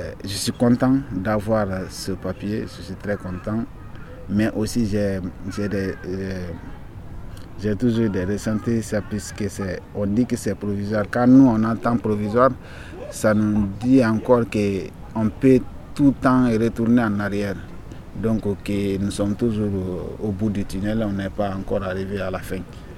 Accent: Côte d’Ivoire; Et comme on le dit, chez nous en Côte d'Ivoire, le découragement n'est pas ivoirien

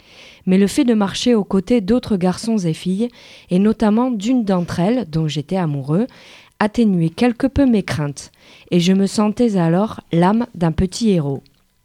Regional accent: Jaffa, Tel Aviv District, Israel; J'ai grandi à Jaffa, l'indigente, dans les années 1950, qui ont vu la montée de l'anticommunisme en Israël.

